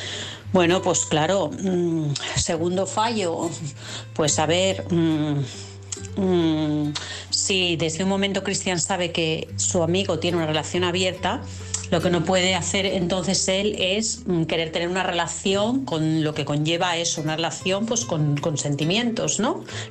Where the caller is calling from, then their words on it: Vilassar, Catalonia, Spain; de Vilassar.